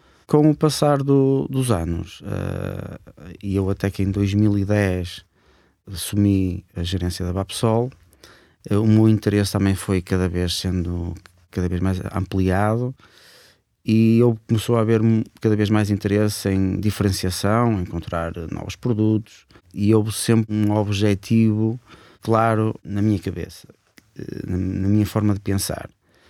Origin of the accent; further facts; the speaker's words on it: Vizela, Braga, Portugal; eu sou natural de Vizela, nasci, cresci e continuo a viver em Vizela.